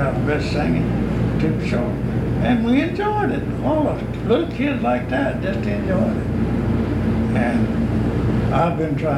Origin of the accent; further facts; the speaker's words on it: Alabama, United States; Alabama, South Alabama, Coffee County. And there was eight of us kids.